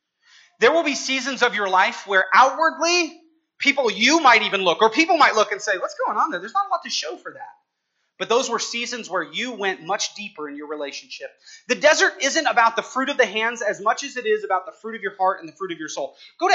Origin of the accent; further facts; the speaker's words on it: Napa, California, United States; We're from Napa. I'm from Napa.